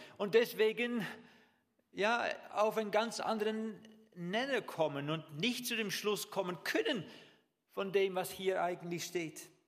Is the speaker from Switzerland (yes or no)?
no; Netherlands; also ich bin Holländer, die legen ja Wert auf einen grünen Rasen